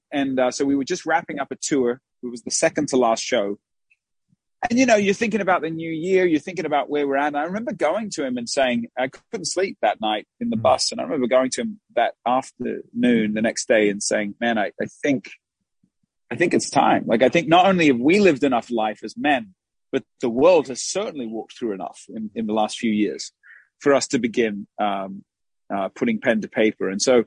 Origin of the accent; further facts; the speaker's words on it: Australia; anytime an American is like, man, where are you from? They're like, are you from South Africa? I'm like, no, man, I love Africa, but we're from Australia.